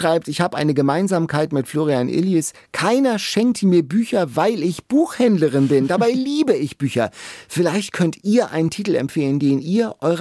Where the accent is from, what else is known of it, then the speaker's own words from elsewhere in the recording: Lübeck, Schleswig-Holstein, Germany; Ich komme ja aus Lübeck-Lübeck-Meusling